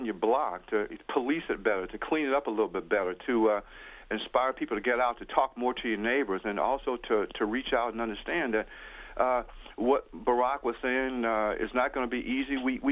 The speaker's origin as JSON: {"language": "English", "town": "Detroit", "region": "Michigan", "country": "United States", "lives_now": "Newark, United States", "said": "I'm a 60-year-old African-American, and I've always been active in my community, although I'm not originally from Newark. I'm from Detroit."}